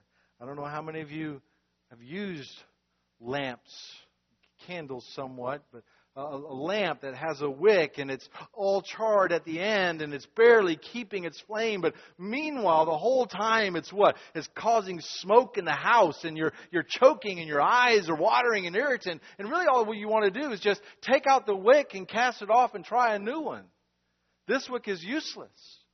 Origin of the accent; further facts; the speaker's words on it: North Carolina, United States; where we grew up in North Carolina, all over the place, right?